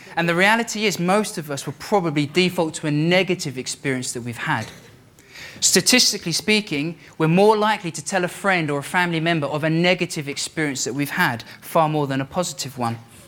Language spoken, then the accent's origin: English; London, United Kingdom; I'm originally from London, the best city in the world.